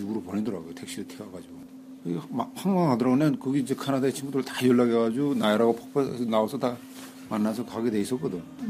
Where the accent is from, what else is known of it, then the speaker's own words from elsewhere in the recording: North Korea; now in Beijing, China; 그래서 우리 탈북자들이 우리 북경 와서 내가 들려와가지고 우리 회사 와가지고